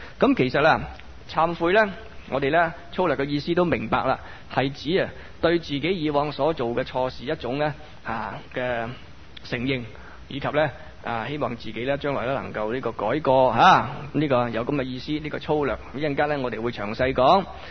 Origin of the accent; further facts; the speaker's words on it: China; 咁但係我哋中國人呢就興雙膝跪